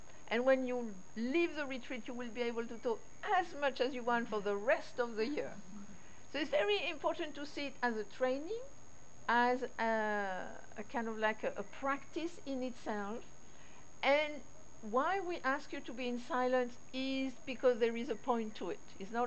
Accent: France; accent: French; English is a second language; And also, especially with my French accent

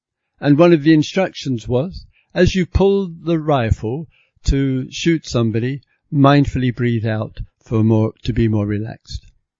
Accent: United Kingdom; I'm British, you know. We don't go into that.

